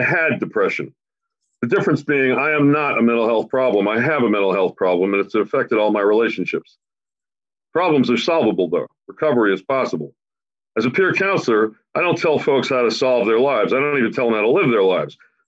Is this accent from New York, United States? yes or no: yes; Brooklyn, New York, United States; born there; I'm a member and a peer counselor of Fountain House. I was born in Brooklyn, February 10th, 1960, into a world that was loud and angry, parents fighting all the time.